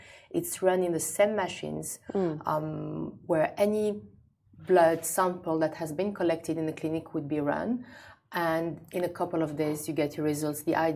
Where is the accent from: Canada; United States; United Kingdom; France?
France; I'm originally from Algeria.